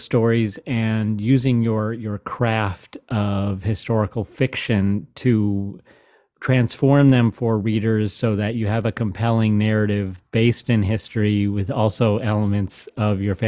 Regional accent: United States; I'm an American. I've never been to London.

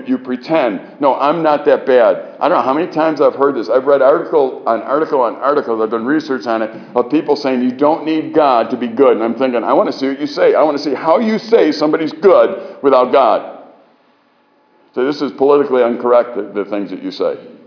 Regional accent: Chicago, Illinois, United States; Now, I grew up in Chicago, and I hate driving down there.

